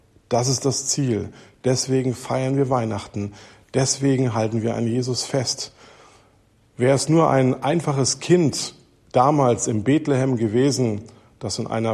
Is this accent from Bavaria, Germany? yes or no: no; Bad Doberan, Mecklenburg-Vorpommern, Germany; ich komme aus Bad Doberan.